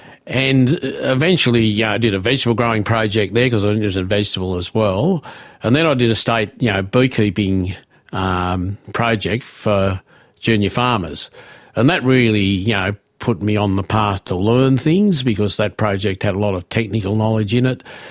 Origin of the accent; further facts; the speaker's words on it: Wollongong, New South Wales, Australia; I grew up in Wollongong, actually, in Mangaton, in a suburban backyard, went to Mount St Thomas Public School and Tech College in Wollongong. So I didn't have a rural background